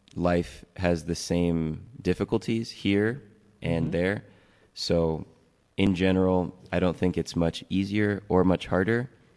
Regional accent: Los Angeles, California, United States; now in Spain; I'm from Los Angeles, California.

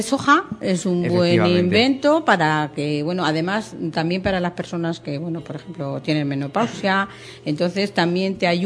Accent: Castile, Spain; aunque soy castellana

